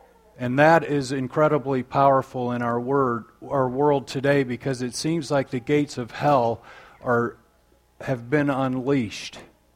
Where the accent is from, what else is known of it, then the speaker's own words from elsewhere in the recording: Michigan, United States; In my young years, when I was young growing up in Michigan, we were involved in installing foundations.